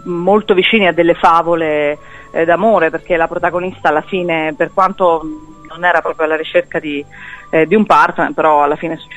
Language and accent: Italian; Naples, Campania, Italy; moved away; io sono napoletana